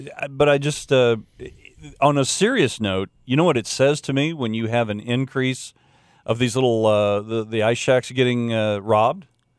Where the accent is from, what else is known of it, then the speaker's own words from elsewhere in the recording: Florida, United States; Well, I'm from Florida.